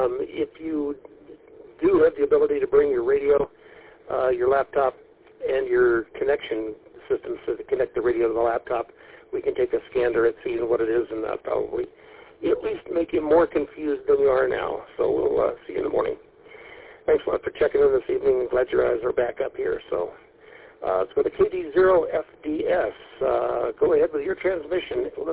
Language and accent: English; Climax, Colorado, United States; And I was born and raised in Colorado and born in a mining town on top of the Continental Divide at 11,500 feet called Climax, Colorado. It was between Leadville and Frisco.